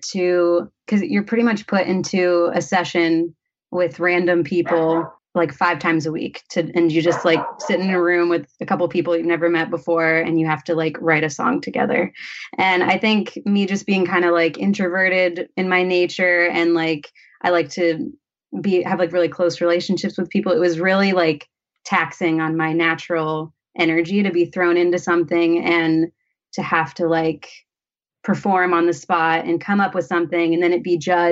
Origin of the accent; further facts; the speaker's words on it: Ohio, United States; moved away as an adult; now in California; I grew up in Ohio. My mom's a music teacher. I was just drawn to music from an early age. And then I eventually moved to California when I was like 18 or 19